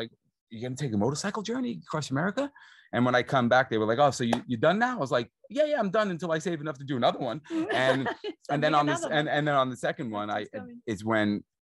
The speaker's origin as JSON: {"language": "English", "country": "United States", "said": "And I'm an optimist, you know, not only because I'm American, just naturally."}